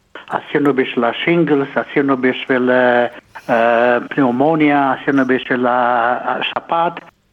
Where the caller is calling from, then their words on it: Sydney, New South Wales, Australia